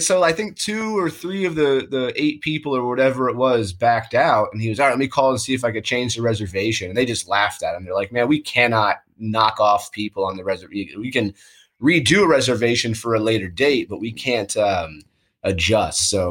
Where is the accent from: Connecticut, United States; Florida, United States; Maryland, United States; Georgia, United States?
Florida, United States; I'm from South Florida originally.